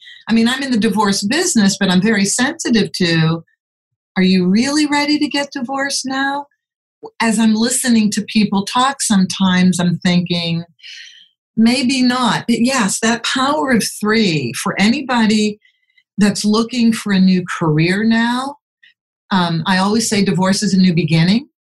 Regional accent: United States; I grew up in America, so I knew there were circuses.

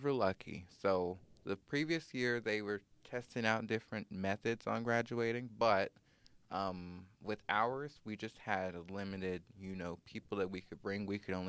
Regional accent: Tulsa, Oklahoma, United States; So, originally, I am from Tulsa, Oklahoma.

